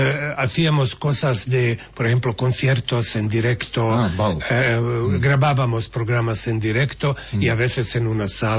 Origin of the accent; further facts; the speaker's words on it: Sarajevo, Federation of Bosnia and Herzegovina, Bosnia & Herzegovina; Spanish is a second language; se oía solo en Sarajevo, porque soy hijo de Sarajevo, del centro de Sarajevo